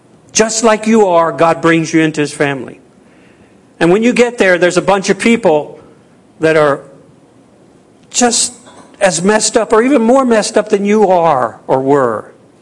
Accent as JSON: {"language": "English", "region": "Louisiana", "country": "United States", "said": "Of course, I'm Cajun, and I'm French, from Louisiana."}